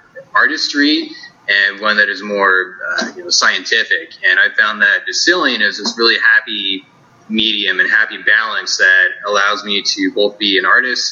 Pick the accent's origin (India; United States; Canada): United States; California; Yeah, so I was born and raised down in Southern California, down in Ventura County, and came up to Cal Poly to go to college.